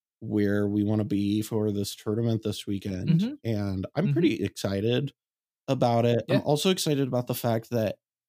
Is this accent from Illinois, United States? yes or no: no; Columbus, Ohio, United States; Listen, as I grew up in Columbus